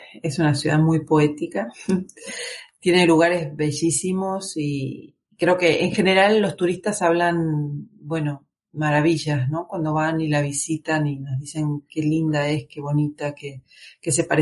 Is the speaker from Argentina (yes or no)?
yes; Argentina; now in Spain; cuando diga cazadora es porque ya soy española. Porque en Argentina decimos campera, que no tiene nada que ver, ¿no?